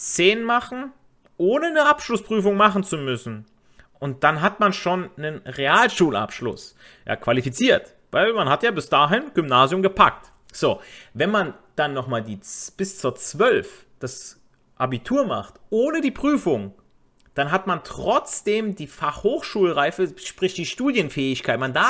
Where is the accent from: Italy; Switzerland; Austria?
Italy; so mache ich ja auch von mir selber als Italiener